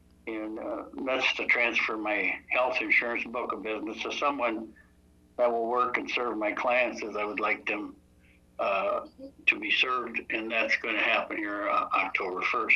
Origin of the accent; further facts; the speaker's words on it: Sherburne, Minnesota, United States; So I was born and lived in Sherburne, Minnesota until I graduated and went in the Air Force for 4 years.